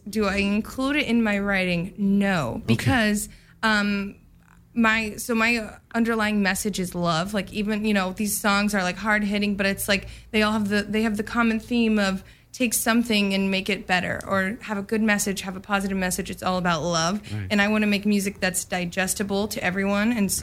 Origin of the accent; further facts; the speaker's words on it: Kansas, United States; He's actually in Cedar Rapids, Iowa, even though I'm from Kansas.